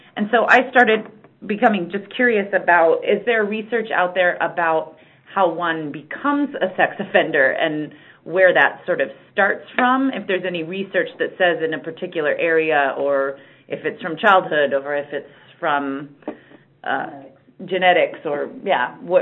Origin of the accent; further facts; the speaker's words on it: Arizona, United States; Yeah, we're from Pima County in Arizona.